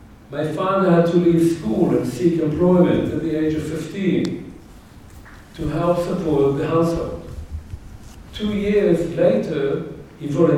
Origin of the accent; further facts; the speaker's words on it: Israel; I was born and raised in Israel. A member, as was mentioned, of the first generation that came into the world following the state's creation.